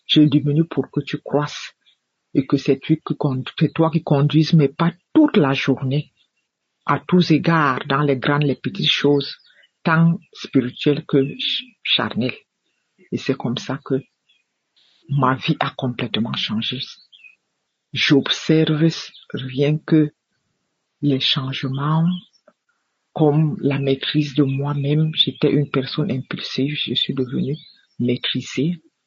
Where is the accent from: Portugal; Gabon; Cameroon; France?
Cameroon; je suis une Camerounaise vivant au Cameroun